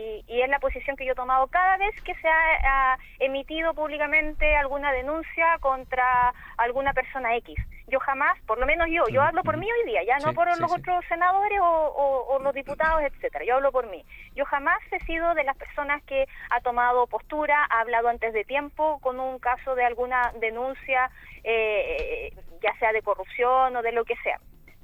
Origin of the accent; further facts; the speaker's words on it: Valdivia, Los Ríos, Chile; Yo soy de Valdivia, es mi casa de estudio en la Universidad Austral.